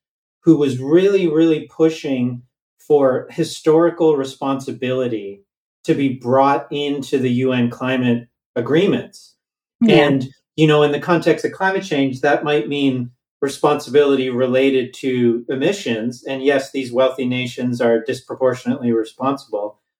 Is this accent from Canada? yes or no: yes; Canada; So, you know, I'm Canadian. I live in Canada. I was born and raised here.